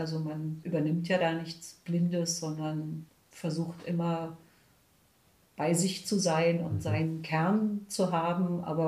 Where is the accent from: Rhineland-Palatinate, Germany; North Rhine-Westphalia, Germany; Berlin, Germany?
Berlin, Germany; born there; als gebürtige Berlinerin bin ich ja da meist auch nicht sehr fein.